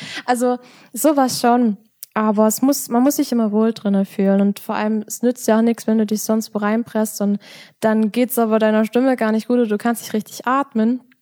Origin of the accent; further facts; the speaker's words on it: Saxony, Germany; So ist es bei uns im Erzgebirge.